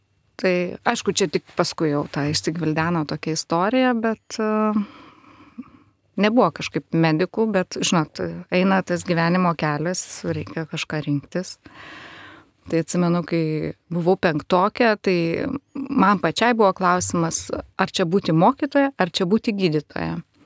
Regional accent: Kaunas, Kaunas County, Lithuania; augau Kaune, mokiausi Kaune, gyvenimo jau tokio suaugusio, subrendusio gyvenimo pradžia irgi buvo Kaune, bet dabar gyvenu Kauno rajone.

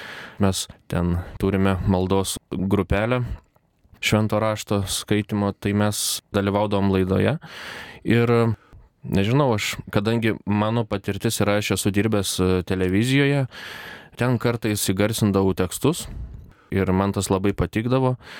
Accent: Panevėžys, Panevėžys County, Lithuania; Esu iš Panevėžio, tai 2010 studijavau Vilniuje

